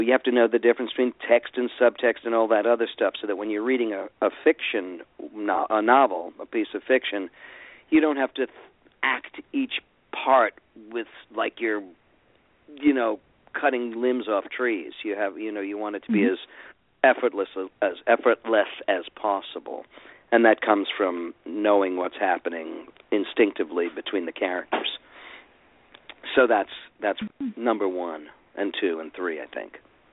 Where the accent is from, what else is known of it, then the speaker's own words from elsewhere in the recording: New York, United States; My family, you know, growing up in New York and, you know, being liberals and, you know, New Yorkers and Jews, you know, books were about as important.